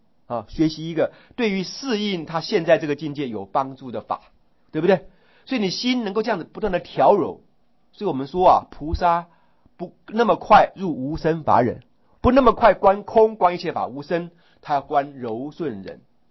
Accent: China; 像 day and night， 英文，我们中国人就说日与夜，对不对？

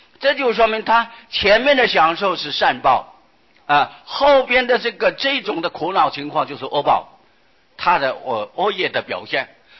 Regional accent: northern Taiwan, Taiwan; 我是北部的客家啊，崇山在狮头山啊

